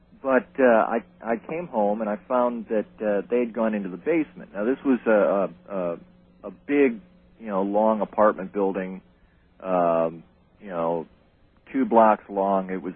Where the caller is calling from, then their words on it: Gulfport, Florida, United States; I'm from Gulfport, Florida.